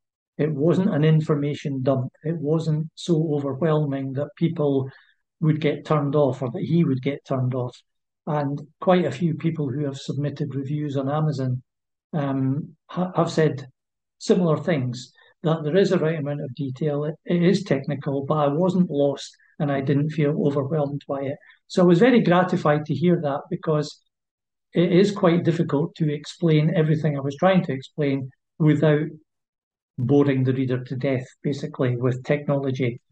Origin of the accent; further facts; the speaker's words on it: Leith, Scotland, United Kingdom; I'm originally from Leith, which is the port of Edinburgh, for people who are not familiar with the area.